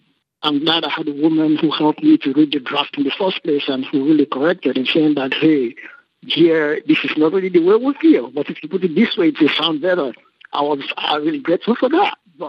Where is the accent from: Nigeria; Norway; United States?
Nigeria; now in Senegal; But as a Nigerian living in Senegal, I'm able to appreciate Nigeria's differences